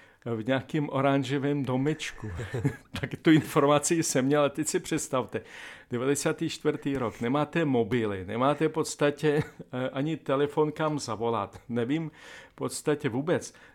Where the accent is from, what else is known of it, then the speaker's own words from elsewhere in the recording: Ukraine; Czech is a second language; now in Czechia; A já říkám, no tak jsem z Ukrajiny.